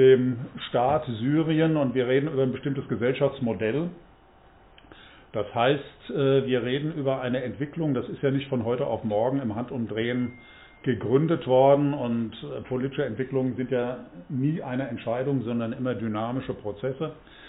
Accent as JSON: {"language": "German", "town": "Wiesbaden", "region": "Hesse", "country": "Germany", "said": "bin aus Wiesbaden, Rhein-Main-Gebiet"}